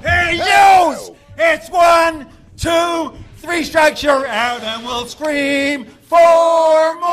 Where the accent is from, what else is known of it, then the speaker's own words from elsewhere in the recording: Cherry Hill, New Jersey, United States; I'm a psychiatrist from Cherry Hill.